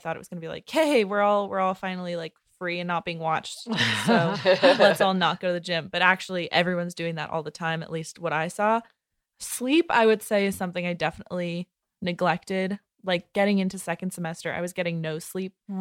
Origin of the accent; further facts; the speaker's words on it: New York, United States; from New York. Like, that's just one thing that I thought about all the time, was like my identity as a New Yorker